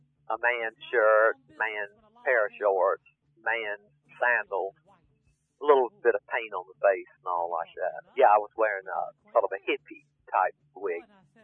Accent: Savannah, Georgia, United States; Grew up in Savannah, Georgia, land of the oleanders and the wisteria and the Spanish moss.

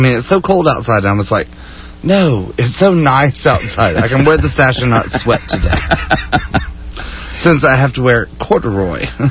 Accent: Deer Park, Texas, United States; also born or lived in Jewett; No, I was actually born and raised in Jewett, Texas.

